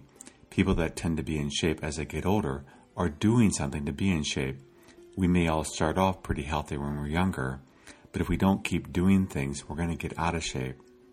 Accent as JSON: {"language": "English", "country": "United States", "tie": "born or raised there", "said": "Growing up in the United States, I had been exposed to people working very hard for many, many years and then retiring."}